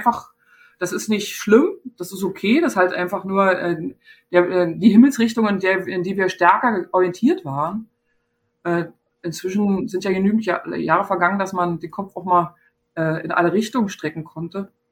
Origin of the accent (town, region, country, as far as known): East Germany, Germany; born or raised there